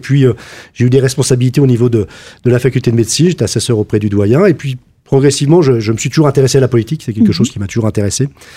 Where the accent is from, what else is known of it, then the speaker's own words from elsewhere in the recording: Grand Est, France; je viens du Lunévillois. Je suis né dans le Lunévillois, parcours scolaire classique.